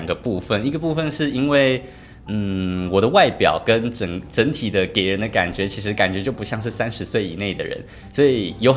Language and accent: Chinese; southern Taiwan, Taiwan; 我是南部人，得、是长辈他们搬到北部来。